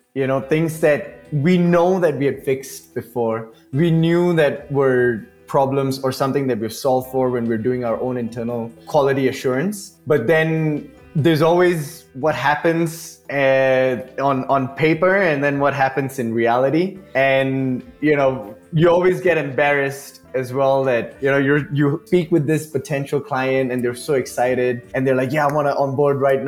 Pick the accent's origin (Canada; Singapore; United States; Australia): Singapore; I come from Singapore